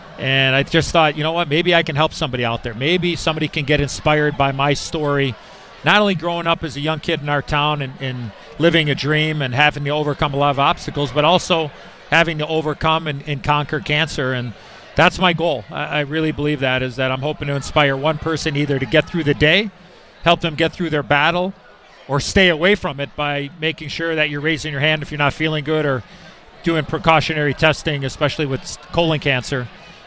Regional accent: Niles, Illinois, United States; Growing up in Niles, shooting pucks in my family's garage and basement. Then we moved to the South Side. We moved to Palos because my dad's grocery store business.

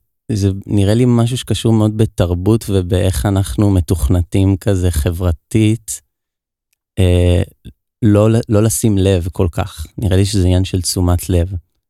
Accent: Or Yehuda, Tel Aviv District, Israel; שם גדלתי.

